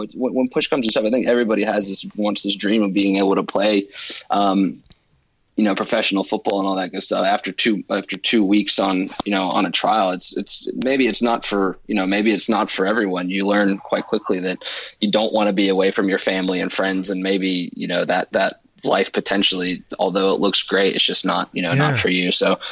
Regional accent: United States; moved away; I came from the United States, and for me, adjusting, like, it took me a solid year to adjust.

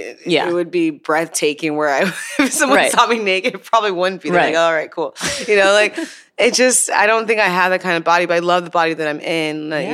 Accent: Chicago, Illinois, United States; moved away as an adult; also born or lived in Nigeria; now in Los Angeles, United States; I was born in Nigeria, but I moved to Chicago.

